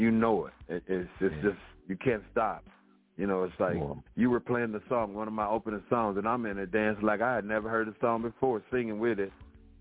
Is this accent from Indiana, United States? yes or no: yes; Indianapolis, Indiana, United States; now in Jacksonville, United States; I'm from Indianapolis, Indiana. So I know the Montgomery family … you know.